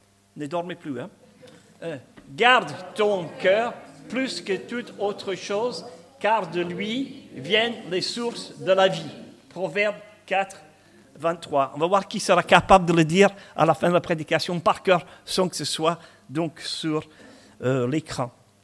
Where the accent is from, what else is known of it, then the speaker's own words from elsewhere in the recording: Scotland, United Kingdom; French is a second language; moved away as an adult; now in France; Vous allez remarquer que j'ai un petit accent, j'ai gardé mon accent. Hein. Ce n'est pas un accent du midi, mais je suis écossais. Hein. Je suis venu en France pour une semaine et je suis resté 42 ans.